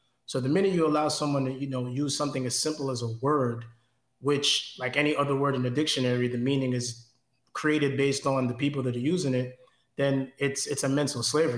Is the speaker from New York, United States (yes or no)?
yes; New York, United States; Growing up in New York, we didn't really divide by color the way some places do in other states and other parts of America.